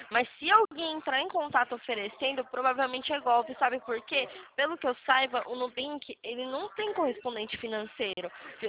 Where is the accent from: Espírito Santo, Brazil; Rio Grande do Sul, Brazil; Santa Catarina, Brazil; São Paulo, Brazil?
São Paulo, Brazil; Atibaia; Eu sou daqui de Atibaia